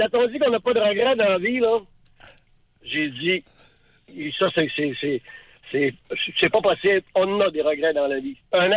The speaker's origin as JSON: {"language": "French", "town": "Saguenay", "region": "Quebec", "country": "Canada", "said": "moi, je viens de Saguenay, ville de la baie. Il y avait une usine de pâte et papier, elle est plus là présentement aujourd'hui."}